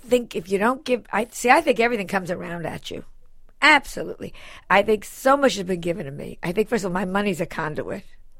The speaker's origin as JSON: {"language": "English", "town": "Larchmont", "region": "New York", "country": "United States", "said": "Well, you know, I'm a girl from Larchmont."}